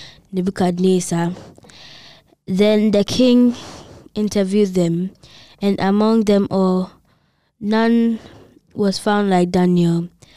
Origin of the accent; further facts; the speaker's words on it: Kotobabi, Greater Accra, Ghana; I come from Kotobabi.